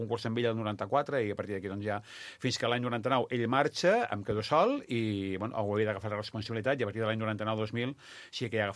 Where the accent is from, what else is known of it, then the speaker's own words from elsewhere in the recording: L'Hospitalet de Llobregat, Catalonia, Spain; born there; en aquest cas, vivint a l'Hospitalet. Jo soc nascut a l'Hospitalet. I amb pare penedesenc i amb una relació vilafranquina amb tiets, tietes, cosins, cosines i família, evidentment.